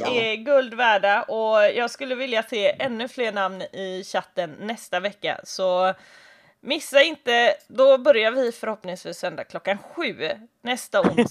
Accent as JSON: {"language": "Swedish", "region": "Västra Götaland County", "country": "Sweden", "said": "Jag är en arg bohuslänning istället."}